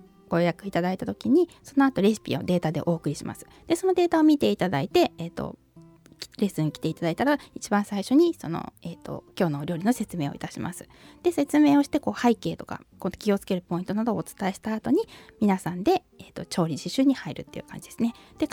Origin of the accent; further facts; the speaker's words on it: Ota, Tokyo, Japan; born there; also born or lived in Setagaya; 私生まれは隣の大田区なんですけど、住んでもう30年くらいなので。